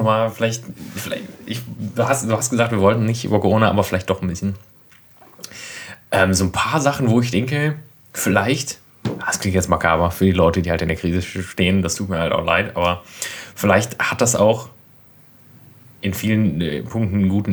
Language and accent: German; Berlin, Germany; Ja, okay, ich gebe es zu, ich komme aus Berlin eigentlich.